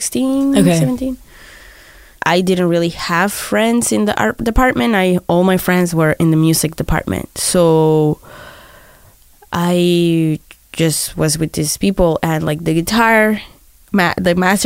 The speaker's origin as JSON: {"language": "English", "town": "Barranquilla", "region": "Atlántico", "country": "Colombia", "tie": "born or raised there", "said": "when I was growing up in South America, I used to love like metal."}